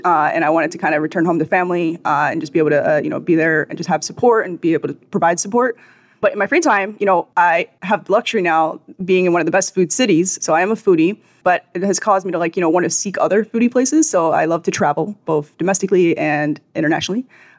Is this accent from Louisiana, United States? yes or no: no; Philadelphia, Pennsylvania, United States; So I'm actually, I'm a born and raised Philadelphian. So from Philly, with the exception of about 4-ish, 5-ish ye